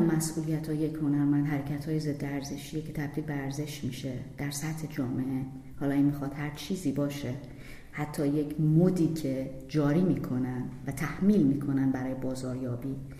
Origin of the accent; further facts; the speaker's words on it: Iran; born there; به عنوان یک زنی که در یک جغرافیای متولد شدم به نام ایران که کشور اسلام زده یه قابل بحث اینا